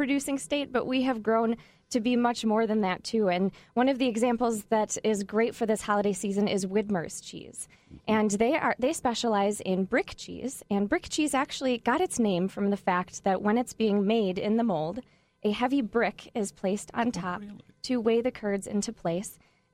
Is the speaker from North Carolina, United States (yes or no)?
no; Sauk City, Wisconsin, United States; Yes, I'm from Sauk City, Wisconsin, so just about a half an hour northwest of our capital city of Madison, and I grew up on a dairy farm there.